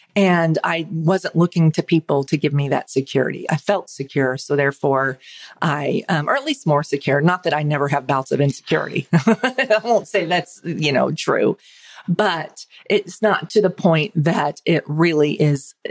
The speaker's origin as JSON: {"language": "English", "region": "Oklahoma", "country": "United States", "tie": "born or raised there", "said": "I grew up in Oklahoma, out in the country on O'Neill Lane. …"}